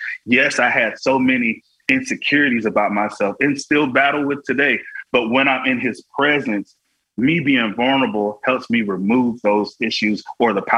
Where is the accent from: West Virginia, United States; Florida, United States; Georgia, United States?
Florida, United States; all I ever had growing up in Florida was my worship.